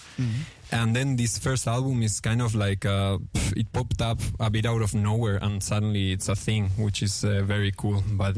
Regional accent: Spain; also born or lived in Argentina; I was born in Argentina, so there's a bit of the Latin American guitar tradition there. Then I grew up in Spain, and I was not really in the south of Spain

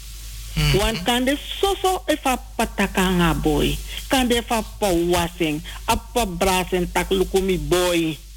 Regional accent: Suriname; kijk, wij zijn Surinamers.

